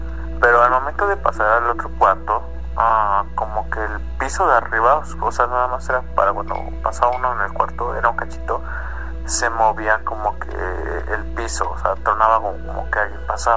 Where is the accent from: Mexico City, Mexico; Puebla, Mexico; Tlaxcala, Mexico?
Mexico City, Mexico; Soy de aquí, de la Ciudad de México, de la delegación Tlalpan.